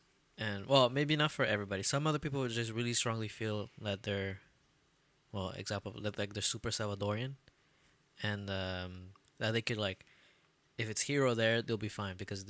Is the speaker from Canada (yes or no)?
yes; Canada; This is what I usually say when somebody asks me the question, like, where you from? Like, I'm from Canada.